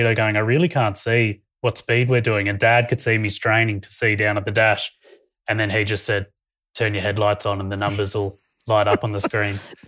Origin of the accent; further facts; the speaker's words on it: Canberra, Australian Capital Territory, Australia; and I'm from Canberra.